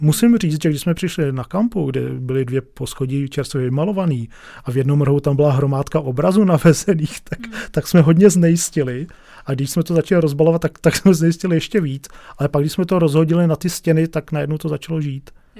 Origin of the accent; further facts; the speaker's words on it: Rakovník, Central Bohemian Region, Czechia; Já jsem třeba z Rakovníka, takže to je malý okresní město